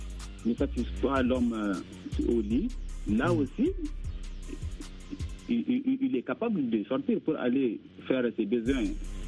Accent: Timbuktu, Tombouctou, Mali; je viens de Tombouctou. Actuellement, je suis à Tombouctou.

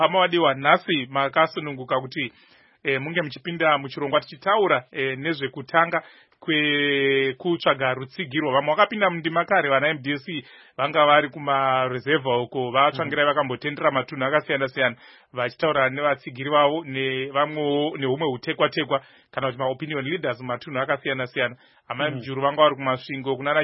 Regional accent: Marondera, Mashonaland East, Zimbabwe; I hail from Marondera, that's my constituency.

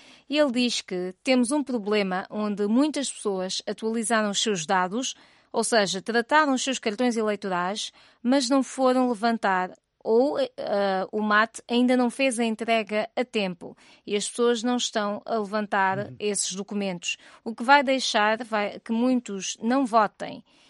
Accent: Benguela, Angola; é bom ouvi-lo a partir daí da minha terra.

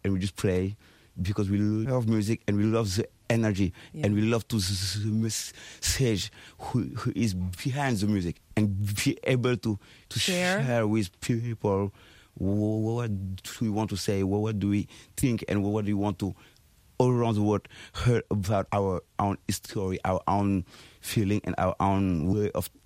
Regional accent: Senegal; From Senegal, from Dakar, from West Africa, from everywhere. Because we are from Senegal.

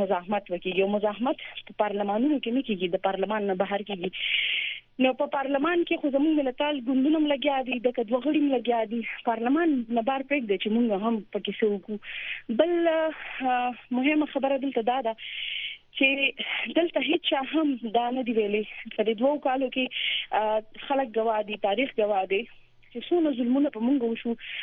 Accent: Mardan, Khyber Pakhtunkhwa, Pakistan; زه قبایلي نه یم زه د مردان یم

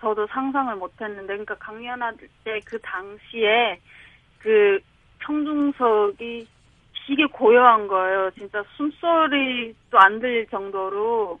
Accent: North Korea; 제가 북한에서 태어나서 자랄 때

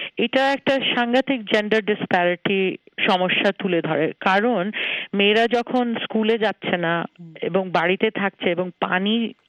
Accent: Rajshahi, Rajshahi Division, Bangladesh; আমি ছোটবেলায় কিছুটা রাজশাহীতে বড় হয়েছি। 70-80 দশকে আমি যখন রাজশাহীতে ছিলাম শিক্ষারত

